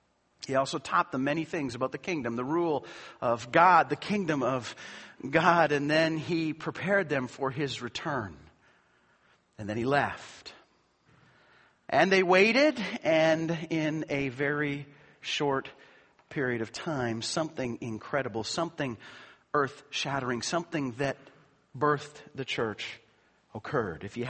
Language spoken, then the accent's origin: English; Canada; And I celebrate being Canadian, and I celebrate being a part of Canada Day.